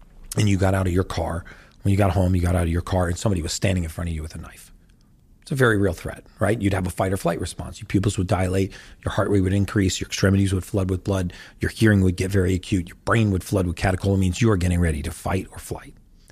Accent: United States; but I'm from America

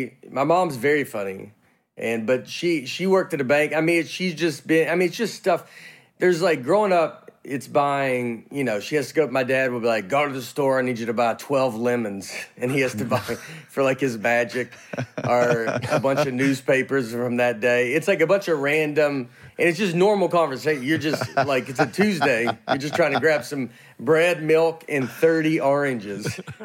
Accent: the South, United States; So since I'm talk slower and I'm from the South and all this

